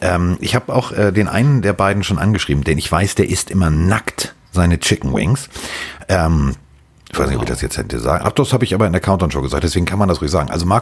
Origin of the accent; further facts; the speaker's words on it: Hamburg, Germany; ich bin Hamburger, bei uns Moin sagt man Moinsinger.